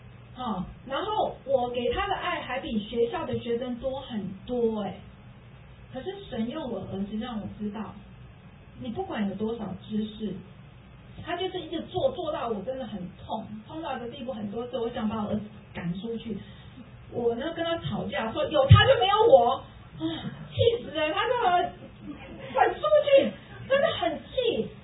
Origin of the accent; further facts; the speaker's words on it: Taiwan; moved away as an adult; 我记得很清楚啊，我以前从那个台湾来的时候，我是学教育的。